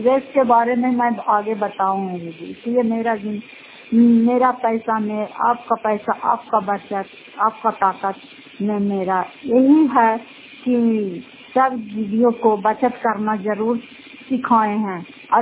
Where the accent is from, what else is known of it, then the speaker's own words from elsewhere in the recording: Fatehpur, Bihar, India; घर फतेहपुर पंचायत मोटरों का जिला नालंदा रायपतरा ब्लॉक की निवासी हूँ।